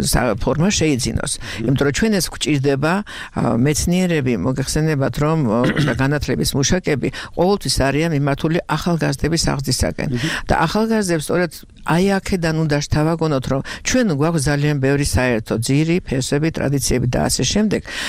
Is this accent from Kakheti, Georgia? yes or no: yes; Kakheti, Georgia; also born or lived in Znauri; მე მართალია კახეთში დავიბადე, მაგრამ თითქმის სანახერო თავარ კახეთსა და ზნაურის რაიონში გაზრდილი. იმიტომ რომ სკოლაში კახეთში სწავლობდი, ზნაურში სწავლობდი.